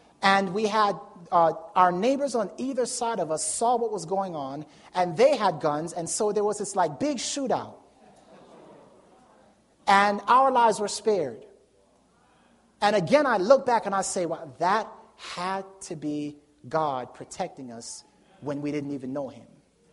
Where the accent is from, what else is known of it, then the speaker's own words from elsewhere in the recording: Jamaica; born there; I was born in Jamaica. Not that Jamaica was an empty, void, dark place. I just happened to be born in Jamaica.